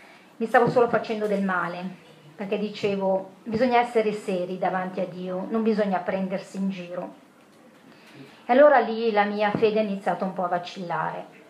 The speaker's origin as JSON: {"language": "Italian", "town": "Milan", "region": "Lombardy", "country": "Italy", "said": "sì, buongiorno a tutti, sono di Milano."}